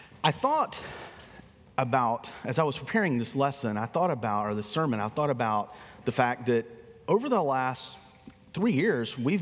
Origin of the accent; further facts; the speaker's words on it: Hueytown, Alabama, United States; Jennifer grew up in Pinson and Pelham, and I grew up in Hueytown.